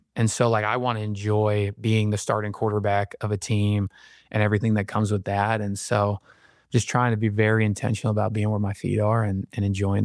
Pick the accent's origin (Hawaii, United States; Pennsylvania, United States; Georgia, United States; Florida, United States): Florida, United States; obviously growing up in Florida, everybody's a Florida fan.